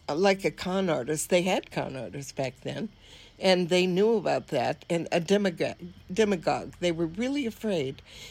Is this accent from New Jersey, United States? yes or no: no; Los Angeles, California, United States; also born or lived in upstate New York; You know, I'm from Los Angeles, but I lived out in the valley when it was full of orchards and that kind of thing. And I lived in New York, upstate New York, again, orchards, country.